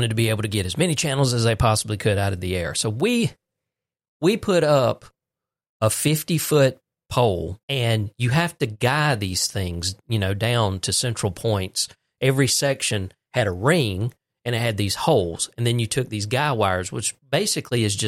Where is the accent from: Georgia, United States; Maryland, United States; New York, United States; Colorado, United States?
Georgia, United States; Fitzgerald; having been born and raised in Podunk, Fitzgerald, Georgia, Ben Hill County.